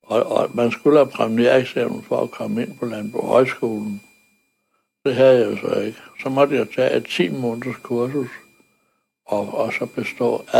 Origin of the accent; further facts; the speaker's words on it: Himmelev, Zealand, Denmark; Jeg er ude fra en gård, der hed Mosegård, og som ligger i en kommune, der hedder Himmeløv, ude nord for Roskilde.